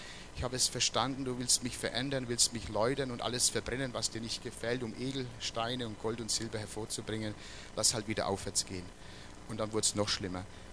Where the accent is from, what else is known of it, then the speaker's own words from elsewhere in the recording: Bavaria, Germany; Bei uns in Oberfranken gibt es diese Thüringer Coburger Bratwürste, die schmecken gut.